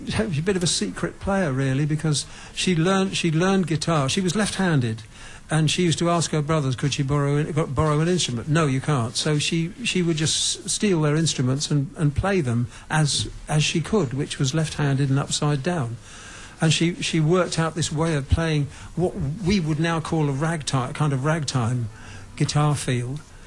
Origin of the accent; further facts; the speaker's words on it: England, United Kingdom; And I really then understood that just because I'm English, it doesn't mean to say I'm going to have any kind of sympathy or understanding of English music, real English music.